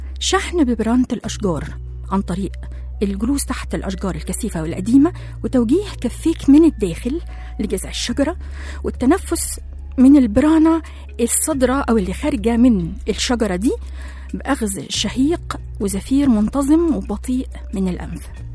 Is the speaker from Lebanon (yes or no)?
no; Egypt; يعني زي ما بنقول عندنا في مصر تقعد وتحط رجل على رجل